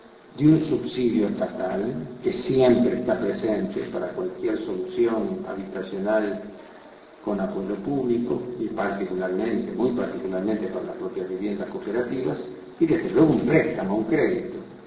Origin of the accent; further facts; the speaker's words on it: Uruguay; Lo digo como uruguayo, lo digo como arquitecto